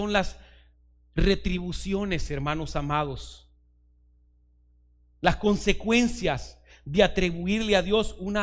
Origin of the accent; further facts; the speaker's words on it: El Salvador; soy salvadoreño por si alguno no sabía.